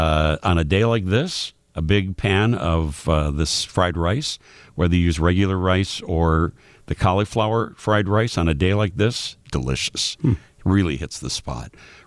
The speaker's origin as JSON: {"language": "English", "town": "Chicago", "region": "Illinois", "country": "United States", "tie": "born or raised there", "said": "But the way that I grew up in Chicago, ground beef with the beans and kind of, you know, traditional, slightly sweet."}